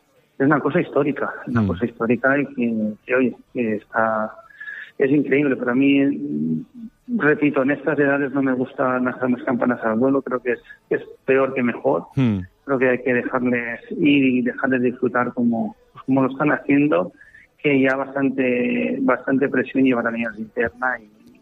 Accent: Valencian Community, Spain; Eso me gusta, como valenciano

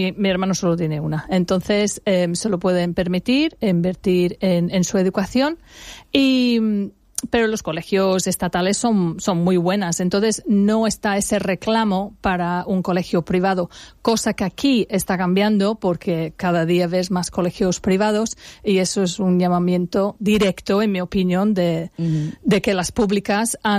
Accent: England, United Kingdom; Bueno, a mí personalmente no, porque soy inglesa

